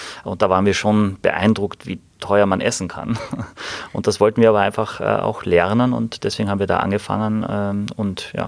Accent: Galicia, Spain; Eltern haben 1988, da war ich 10, ein Restaurant eröffnet, haben all ihr Geld zusammen und ihren Mut bei uns zu Hause in Galizien, das ist ein ganz kleiner Ort mit 1700 Einwohnern, gegenüber von der Kirche

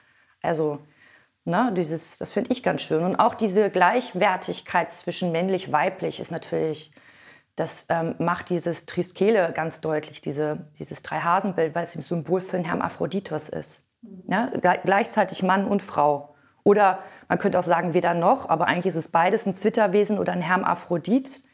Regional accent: North Rhine-Westphalia, Germany; ich komme ja aus Nordrhein-Westfalen.

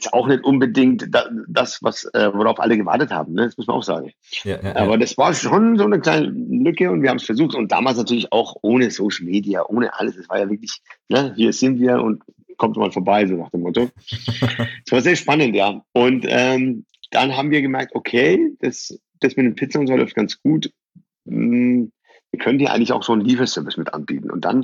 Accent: Bayreuth, Bavaria, Germany; German is a second language; also born or lived in Iran; Es war Ende der 80er, 87, 88. Und irgendwann sind wir in Bayreuth gelandet, lange Story. Und dann natürlich erstmal Deutsch lernen und alles, was dazugehört

